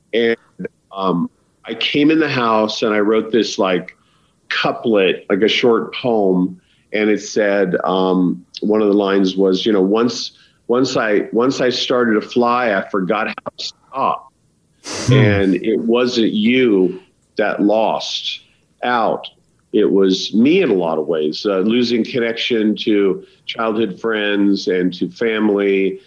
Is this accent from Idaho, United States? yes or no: yes; Idaho, United States; I'm literally 2 hours from where I grew up in Idaho, right across the Grand Tetons.